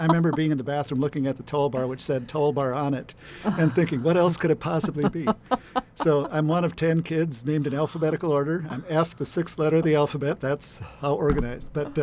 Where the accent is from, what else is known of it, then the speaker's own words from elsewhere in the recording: Piers, Minnesota, United States; Well, I was raised in a small farming community in central Minnesota called Piers